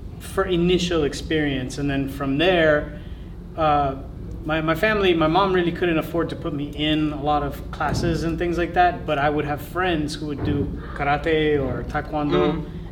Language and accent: English; Homestead, Florida, United States; also born or lived in Miami; I grew up in a, it's an offshoot city of Miami. It's called Homestead. That's where I was born. I was born on Homestead Air Force Base in South Florida.